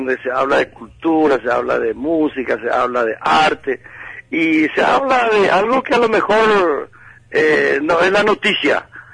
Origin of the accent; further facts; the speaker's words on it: Paraguay; no tengo palabras de agradecimiento también como ciudadano paraguayo